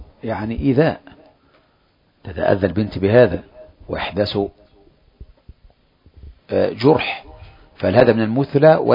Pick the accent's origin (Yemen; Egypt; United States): Egypt; أي امرأة ترى امرأة مثلا عندنا في مصر مثلا تثقب الأذن